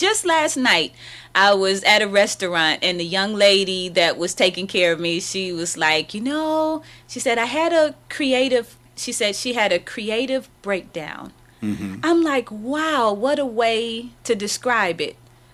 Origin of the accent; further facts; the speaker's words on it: Detroit, Michigan, United States; I was born and raised pretty much in Detroit, on the east side, in the projects, you know, but I don't remember that as being a bad thing, because I was a child and my grandmother took very good care of me.